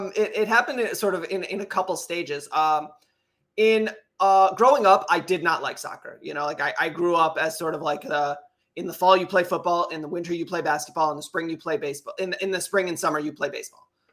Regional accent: Michigan, United States; So I think it's because we're both from Michigan.

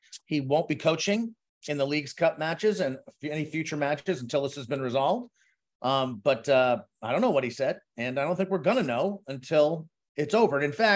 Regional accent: United States; As an American, I want them to win.

